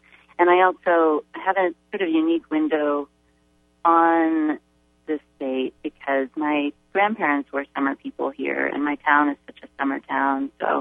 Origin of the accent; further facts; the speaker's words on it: Sorrento, Maine, United States; So I was raised in Maine. I actually moved here with my family when I was two, which I think, as any local Mainer will tell you, makes me not from Maine